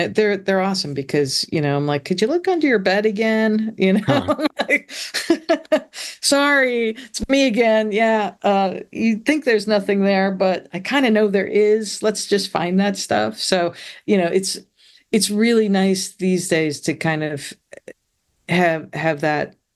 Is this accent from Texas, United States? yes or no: no; Milwaukee, Wisconsin, United States; growing up in Milwaukee, I know from the polka